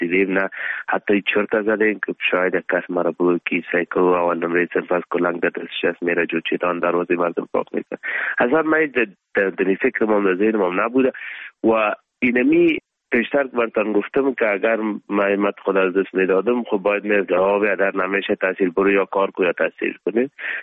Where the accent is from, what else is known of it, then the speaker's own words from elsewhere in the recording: Afghanistan; first language Pashto; Persian is a second language; now in Germany; زبان مادری ما پشتو است.